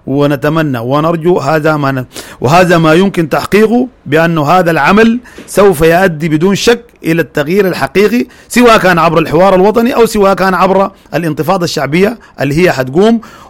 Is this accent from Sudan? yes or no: yes; Sudan; لا تعنينا احنا كشعب سوداني